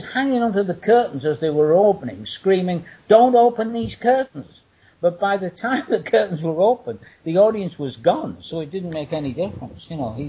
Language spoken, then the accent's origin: English; England, United Kingdom; I'm a magician, international sex symbol, bodybuilder, and I'm from England.